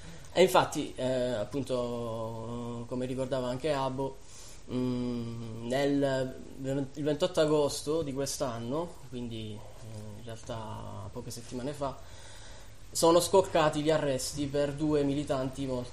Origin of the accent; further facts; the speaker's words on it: Trentino-Alto Adige, Italy; accent: Trentino; No, sono trentino d'adozione, nato a Trento, però sono del sud. Del sud di Rovereto, belle parti.